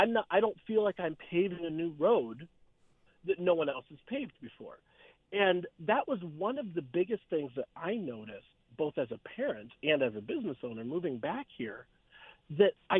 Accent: Canton, Ohio, United States; My hometown, if people are familiar with northeastern Ohio, my hometown, Canton, is 45 minutes away from us

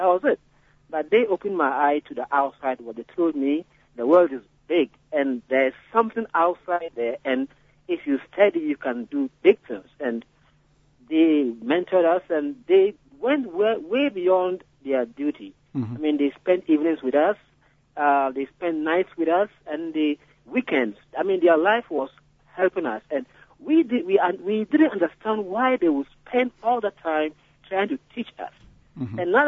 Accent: north, Ghana; now in Wisconsin, United States; I am in Wisconsin now, but I'm from Ghana originally.

